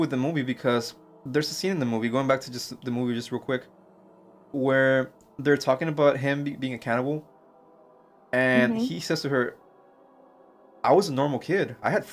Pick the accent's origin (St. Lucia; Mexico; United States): Mexico; growing up in Mexico, we always heard these urban legends about him